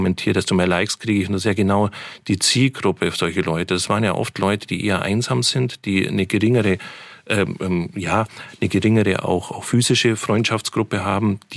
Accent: Bavaria, Germany; Aber ich komme auch aus dem Allgäu, wo man eher da eine andere Mentalität gewohnt ist.

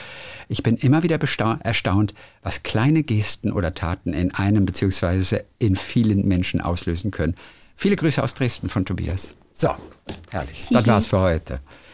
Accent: Switzerland; Ich komme aus der Schweiz.

